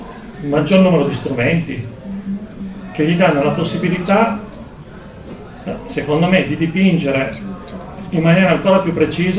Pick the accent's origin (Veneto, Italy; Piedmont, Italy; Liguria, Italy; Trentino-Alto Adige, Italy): Piedmont, Italy; Cuneo; Io sono piemontese, sono nato a Cuneo